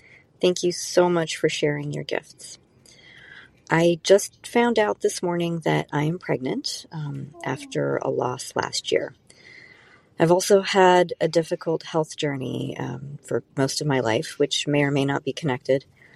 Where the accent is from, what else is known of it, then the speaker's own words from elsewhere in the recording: East Coast, United States; Hi, Marie. … I'm from the East Coast.